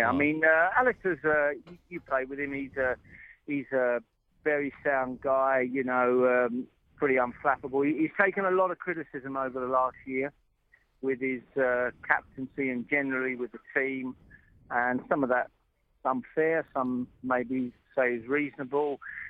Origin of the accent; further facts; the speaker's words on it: England, United Kingdom; always as an Englishman, when you come up against Australia